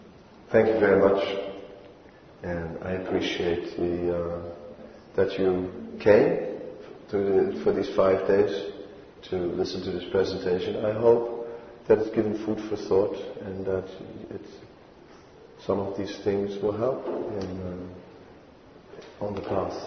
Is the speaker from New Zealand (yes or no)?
no; Netherlands; I'm a liberal from Holland. Right? By nature, I'm a liberal from Holland.